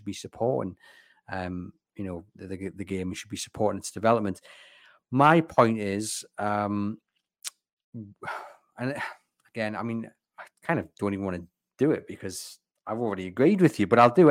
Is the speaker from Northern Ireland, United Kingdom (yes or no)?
no; Hexham, North East England, United Kingdom; born there; Well, okay, I was born in Hexham.